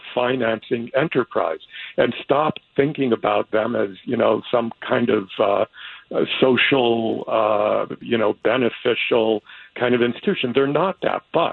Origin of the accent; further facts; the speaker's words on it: United States; A, I'm American